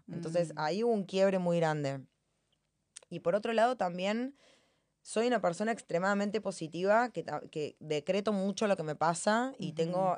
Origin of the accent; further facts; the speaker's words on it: Argentina; que encima siendo argentina, sos el último orejón del tarro